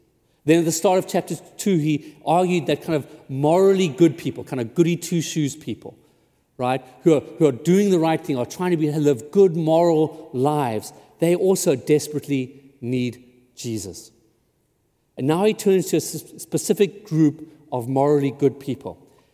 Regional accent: South Africa; now in United States; I'm originally from South Africa, and I remember when I came to the States

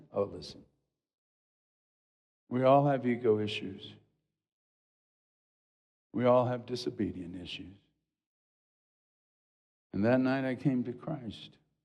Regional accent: Kolkata, West Bengal, India; born there; I was born in Calcutta, India. I'm familiar with Hinduism.

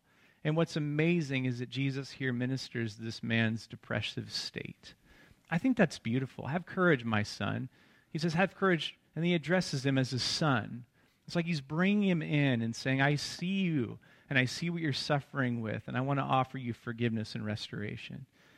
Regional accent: Washington, United States; I get the sads every year around this time, and I grew up in Washington.

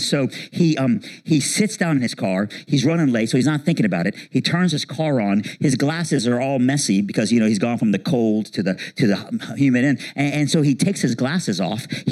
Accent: Iran; I'm from Iran.

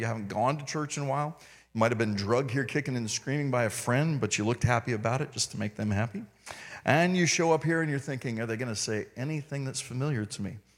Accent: the South, United States; I come from the South, and so we have a lot of interaction in the South.

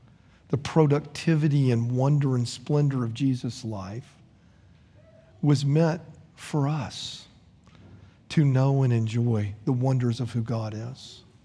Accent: Florida, United States; Growing up in Florida, you always had this kind of inferiority complex about California, that California was the real sunshine state.

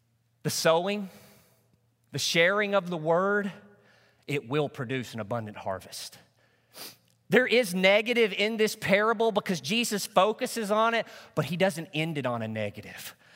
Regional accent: Truman, Arkansas, United States; Most of you know that I grew up in Northeast Arkansas. I lived out in the country in my hometown of Truman.

